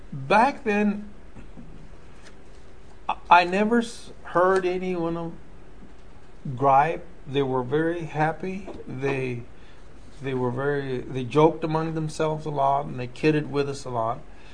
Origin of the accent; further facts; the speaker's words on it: Pecos, Texas, United States; also born or lived in Zaragoza, Texas; In the early 40s, around 43, my parents moved to Pecos. I was born in Zaragoza in November the 16th, 1938.